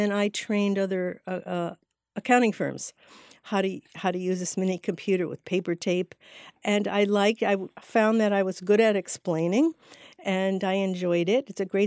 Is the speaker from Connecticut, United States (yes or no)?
yes; Connecticut, United States; My father's brother married a woman who was born and raised in Paris, and she had a gigantic influence on my life from the time I was very small. I grew up in Connecticut.